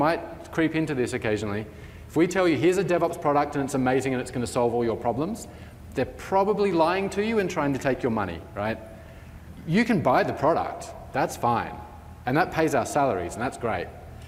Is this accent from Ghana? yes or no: no; Australia; also born or lived in Canada; I do all sorts of Australian stuff because I am an Australian.